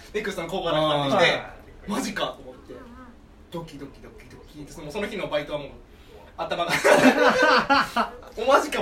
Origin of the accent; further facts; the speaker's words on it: Yamagata, Japan; その頃自分の地元の山形にいたから、